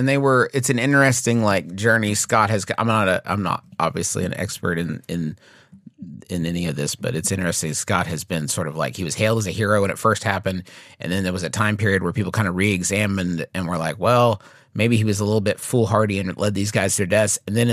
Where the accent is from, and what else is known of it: Norway; accent: Norwegian; English is a second language